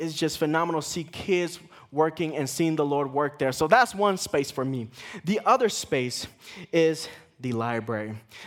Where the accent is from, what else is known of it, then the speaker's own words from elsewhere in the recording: California, United States; now in Colorado Springs, United States; This journey coming to Colorado, I'm from California, but this journey from Colorado Springs felt new.